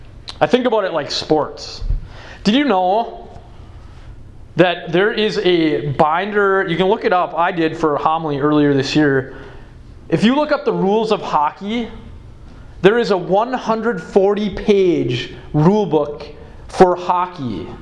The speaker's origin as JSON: {"language": "English", "town": "McGregor", "region": "Texas", "country": "United States", "tie": "born or raised there", "said": "Actually, before that, I grew up in McGregor, and so remember when he was a youth minister here?"}